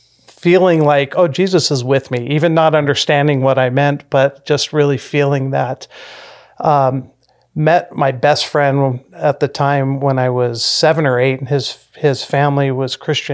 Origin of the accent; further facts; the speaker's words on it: Whittier, California, United States; now in Upland, United States; We live in Upland. We've been in Upland for 24 years now. We've been here for a while. I grew up in Whittier, grew up in a single mom home, at a Catholic church.